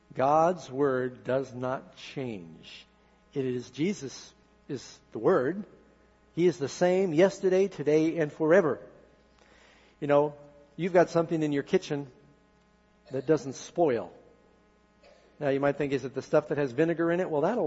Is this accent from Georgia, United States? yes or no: no; California, United States; I said, I'm from California, and this is my last chance to see your Endless Caverns.